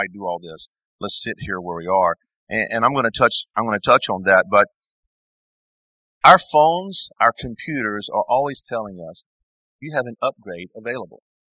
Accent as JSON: {"language": "English", "region": "the South", "country": "United States", "said": "And I'm from the South where it's really, you know, it's a pretty big problem and humorous."}